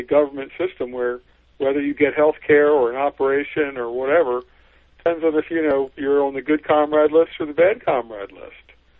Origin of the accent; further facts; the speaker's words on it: Baltimore, Maryland, United States; Well, I'm from Baltimore. Was towards the end of a large family of everybody, getting out and being busy and going to college and so forth.